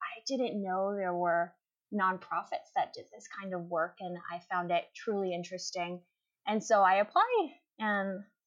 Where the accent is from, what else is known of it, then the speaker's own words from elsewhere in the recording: Mexico; moved away as an adult; now in Kansas City, United States; I, you know, I grew up in Mexico and lived there for the majority of my life.